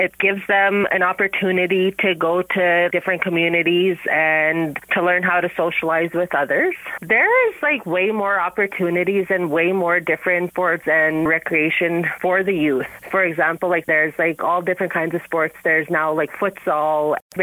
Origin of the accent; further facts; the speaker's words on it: Île-à-la-Crosse, Saskatchewan, Canada; I'm from Isle La Crosse, and I am a Treaty from English River First Nations.